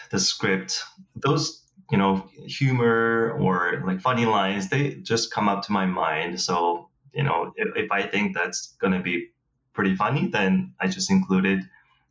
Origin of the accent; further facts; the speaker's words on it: South Korea; So because I am from Korea, I grew up in Korea from 90s, and, you know, I lived in Korea before, you know, K-pop and K-drama, K-movie were getting exported globally, right?